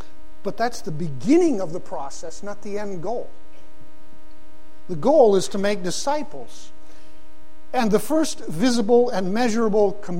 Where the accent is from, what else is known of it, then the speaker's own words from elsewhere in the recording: Pakistan; When I was growing up in Pakistan, my parents being missionaries there